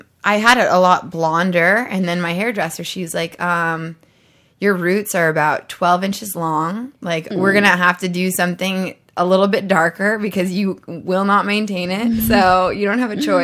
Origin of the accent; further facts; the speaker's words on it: Colorado, United States; also born or lived in Denver; Well, I'm from Colorado, and that's probably where I'm going to move back in, like, the next year, so I can actually find a real man.